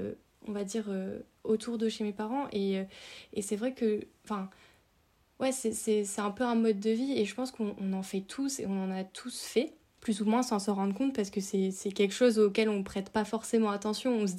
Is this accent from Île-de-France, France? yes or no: no; Nouvelle-Aquitaine, France; puisque j'ai grandi en Dordogne. Et donc, il n'y a ni la montagne, ni la mer